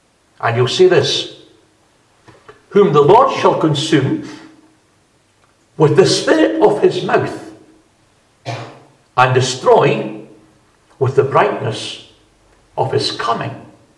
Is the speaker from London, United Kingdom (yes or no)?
no; Scotland, United Kingdom; I was brought up in East Fife and I just speak Fife and so on.